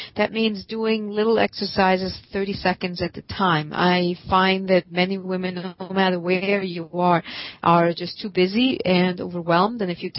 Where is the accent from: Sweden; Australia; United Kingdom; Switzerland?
Switzerland; now in United States; Well, I grew up in Switzerland myself